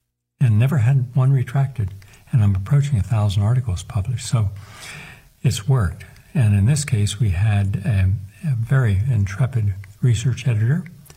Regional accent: Parkersburg, West Virginia, United States; just short distance from my hometown, Parkersburg.

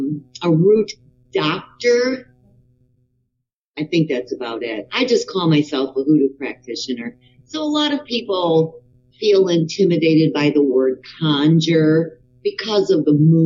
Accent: Detroit, Michigan, United States; I know you do too, because I'm from Detroit, so we used to always go to Windsor

